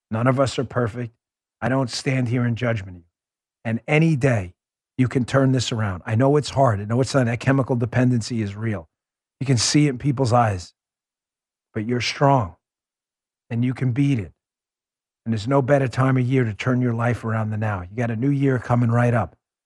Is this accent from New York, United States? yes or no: yes; New York City, New York, United States; born or raised there